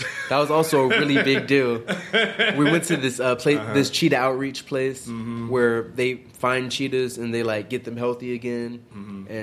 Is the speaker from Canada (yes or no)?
no; Los Angeles, California, United States; I came from South Central to walk on the shores of South Africa